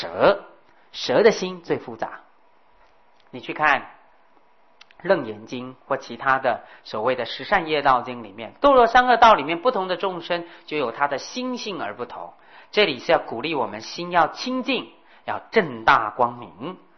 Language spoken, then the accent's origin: Chinese; China; 我必须说这样，希望大家不要不高兴，因为我是中国人，我很高兴。